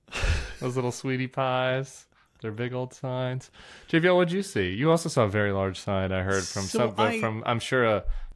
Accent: the South, United States; as a Southerner and as a person who came here to the South, who sometimes talks Southern

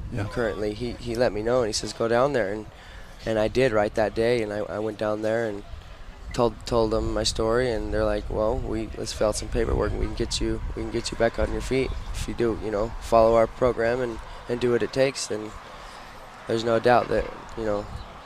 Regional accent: Salt Lake City, Utah, United States; Salt Lake.

